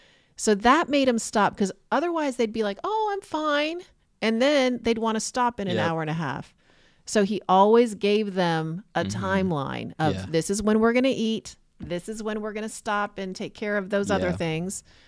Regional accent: Florida, United States; Maybe it's because, again, we're from Florida, not from that area, but it was always a challenge.

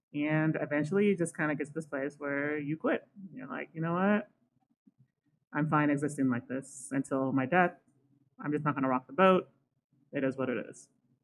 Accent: United States; And, you know, I'm from the United States. I know that we love our guns.

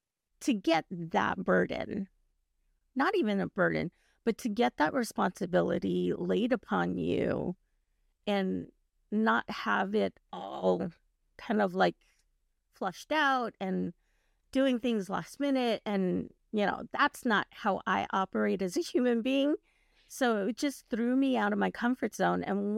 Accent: Carson, California, United States; I grew up in Carson, yay, Sea House.

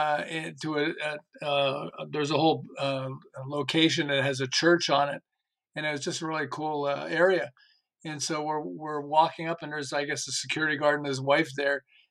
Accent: Montreal, Quebec, Canada; moved away as an adult; now in Southern California, United States; I'm originally from Montreal. I've lived in Southern California for about 40 years.

